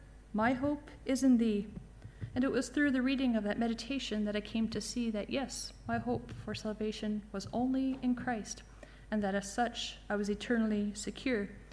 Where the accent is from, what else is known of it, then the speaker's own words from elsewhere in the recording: Canada; I'm from Canada. I was raised in quite a religious household